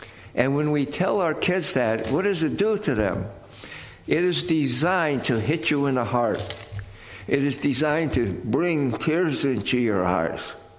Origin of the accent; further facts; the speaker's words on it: Mount Joy, Iowa, United States; also born or lived in New York; I was born in New York and raised in Iowa. I was raised in Mount Joy, Iowa. Nobody I ever met ever heard of Mount Joy, Iowa.